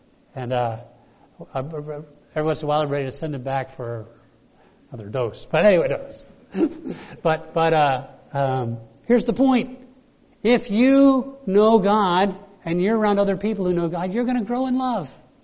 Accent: Bahamas; I grew up in the Bahamas.

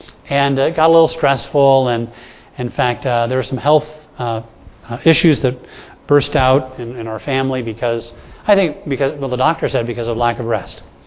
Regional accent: Bahamas; Now, I grew up in the Bahamas, and to me, life in the Bahamas, that sounds good.

